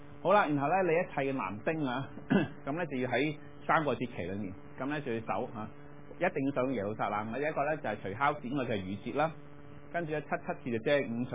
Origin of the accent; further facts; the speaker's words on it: China; 我哋中国人好腐败嘅